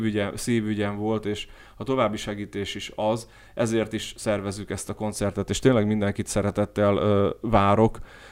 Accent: Veľké Trakany, Košice Region, Slovakia; én Nagytárkányban nőttem fel 3 kilométerre az ukrán határtól

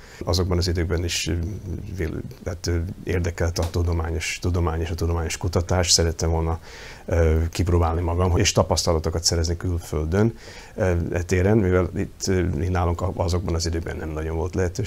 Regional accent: Dunajská Streda, Trnava Region, Slovakia; also born or lived in Bratislava; Dunaszerdején születtem, és onnan végül 14 éves koromban felkerültem Pozsonyba

